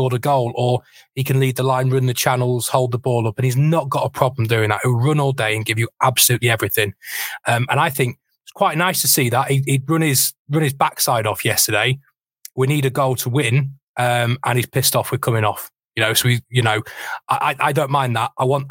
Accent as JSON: {"language": "English", "region": "Yorkshire and the Humber", "country": "United Kingdom", "said": "I'm a Yorkshireman."}